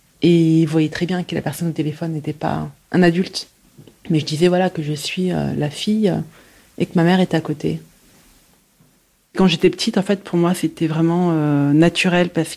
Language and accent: French; Paris, Île-de-France, France; j'ai 42 ans. Je suis née et j'ai grandi à Paris et je suis journaliste. Je viens de ce qu'on appelle un village vertical, une cité.